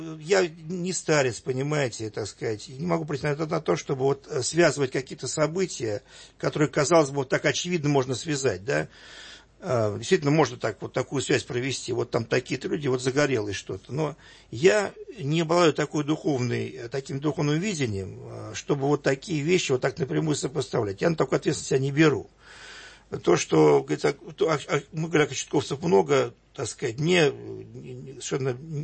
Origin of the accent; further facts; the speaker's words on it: Moscow, Russia; born there; Но я же родился не в Новосибирске, не в Пскове. А я родился в Москве